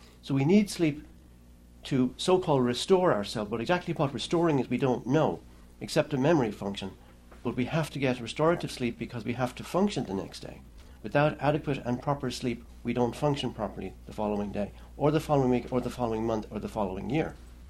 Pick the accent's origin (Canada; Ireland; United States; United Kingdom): Ireland; I'm originally Irish, as you can gather from the way I talk.